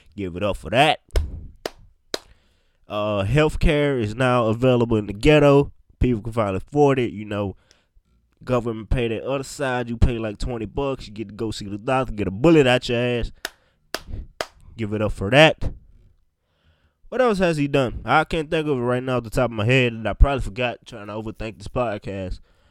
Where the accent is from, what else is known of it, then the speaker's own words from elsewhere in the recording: Mississippi, United States; I'm from Mississippi, and we make some great-ass athletes here.